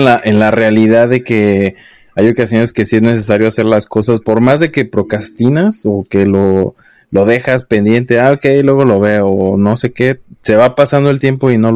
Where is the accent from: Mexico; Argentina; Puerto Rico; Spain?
Mexico; por lo menos yo que soy de México